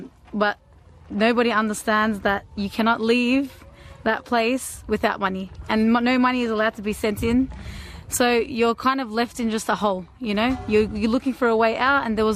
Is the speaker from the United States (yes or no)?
no; Australia; I want to go back to my country. Obviously, I think everybody's asking for that because, I'm an Australian citizen